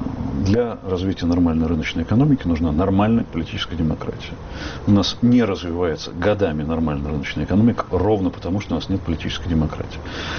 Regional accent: Germany; Russian is a second language; Нет, я немец.

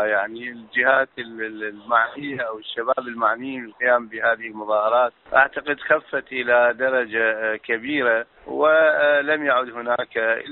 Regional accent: Iraq; عندنا في العراق

